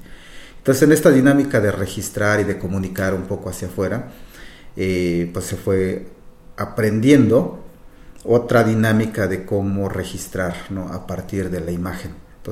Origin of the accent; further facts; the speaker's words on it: Tamazulapan del Espíritu Santo, Oaxaca, Mexico; vengo del estado de Oaxaca, en México, y soy originario de un municipio que se llama Tamazulapan del Espíritu Santo Mije